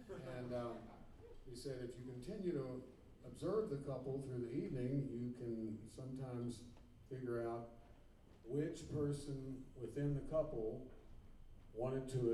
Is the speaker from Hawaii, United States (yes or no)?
no; Bowling Green, Kentucky, United States; I grew up in Bowling Green, Kentucky, and it's in Southern Kentucky.